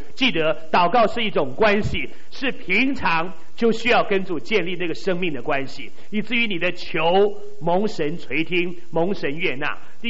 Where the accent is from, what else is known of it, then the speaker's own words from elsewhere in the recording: China; 我们中国人如果都来归主，福音就传遍地极了。